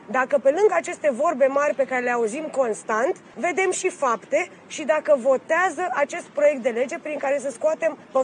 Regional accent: Bucharest, Romania; Eu sunt născută și crescută în București, în sectorul 6.

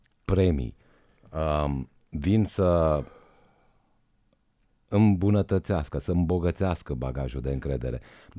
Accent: Cluj-Napoca, Cluj County, Romania; Eu sunt din Cluj, nu?

